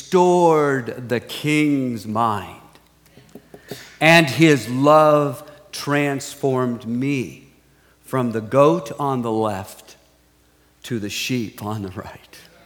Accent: San Diego, California, United States; born there; I was born in San Diego, as I mentioned. I was born in the late 40s.

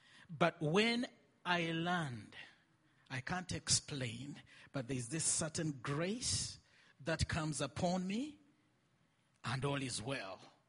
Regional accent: Uganda; I come from Uganda, East Africa.

